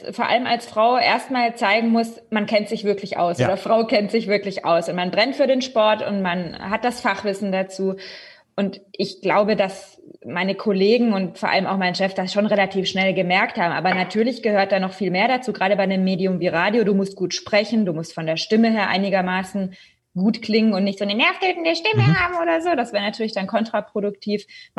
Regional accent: Southern Germany, Germany; Gerade auch als Süddeutsche so ein bisschen habe ich da immer durchgehört.

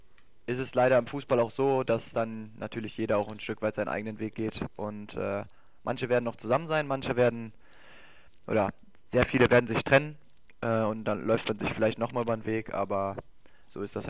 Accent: North Rhine-Westphalia, Germany; Also ich komme ja nicht direkt aus Berchtesgladbach direkt, sondern aus dem Stadtteil wie Berchtesgladbach

